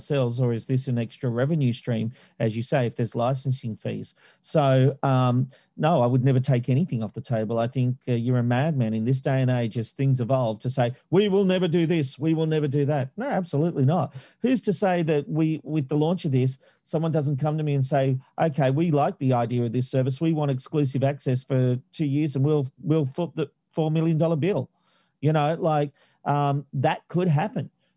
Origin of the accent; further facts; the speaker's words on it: Australia; and still as an Australian, be able to watch those versions of the channel.